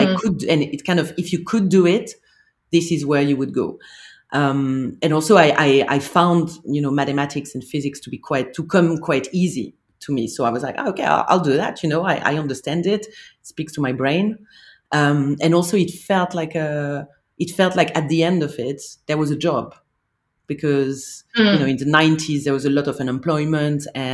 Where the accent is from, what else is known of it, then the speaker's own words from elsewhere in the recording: France; growing up in France, I think, because I think the French education system is very elitist